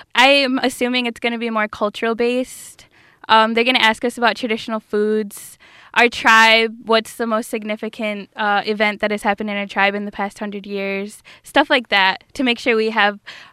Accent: Peshawbestown, Michigan, United States; I was born and raised in Peshawetown, Michigan. I was born and raised around my culture and like with traditional values instilled in me by my parents and grandparents.

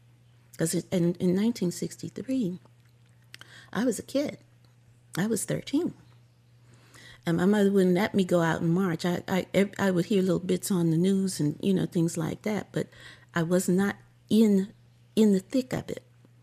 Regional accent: Baltimore, Maryland, United States; Growing up in East Baltimore, we listened to that quasi-classical music in my home and, you know, in the neighborhood activities.

